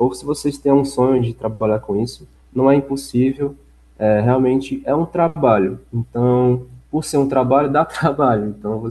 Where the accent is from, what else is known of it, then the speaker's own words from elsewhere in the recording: Fortaleza, Ceará, Brazil; Eu sou de Fortaleza, Ceará, nascido aqui, criado aqui, ainda resido aqui.